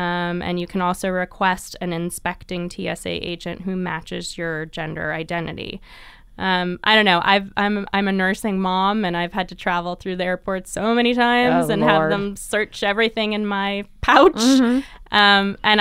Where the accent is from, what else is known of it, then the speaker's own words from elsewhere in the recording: San Francisco, California, United States; San Francisco, my hometown, little shout out